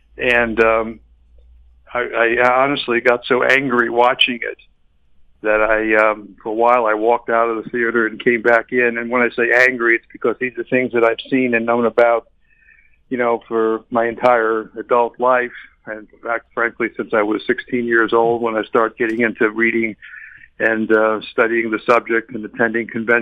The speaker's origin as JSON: {"language": "English", "town": "Miami Beach", "region": "Florida", "country": "United States", "tie": "born or raised there", "also_born_or_lived": "Chicago", "lives_now": "Arizona, United States", "said": "You know, I grew up in Miami Beach, and I went to Miami Beach High School"}